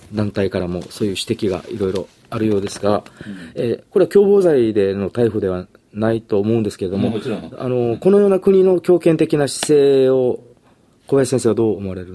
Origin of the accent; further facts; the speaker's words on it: Okinawa, Japan; 私も出身が沖縄で